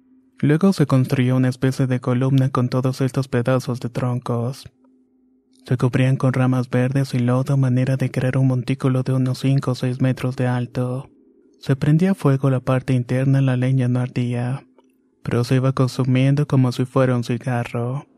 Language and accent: Spanish; San Felipe Hidalgo, Tlaxcala, Mexico; Soy originario de San Felipe Hidalgo, un pequeño pueblo que no rebasa los 1200 habitantes. Esta es una localidad en Anacamilpan, Tlaxcala. Es en este lugar donde he vivido casi toda mi vida, a excepción de los años de la universidad.